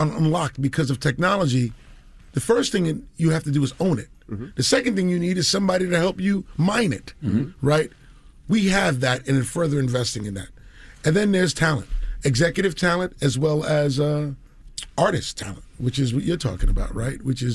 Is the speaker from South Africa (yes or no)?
no; Queens, New York, United States; because I'm a kid from Queens, 5 colleges in 2 years, didn't graduate.